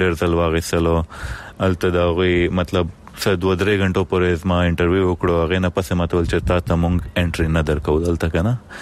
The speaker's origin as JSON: {"language": "Pashto", "country": "Pakistan", "said": "زه له پاکستان نه یم، نو زما دغه پاسپورټ دی"}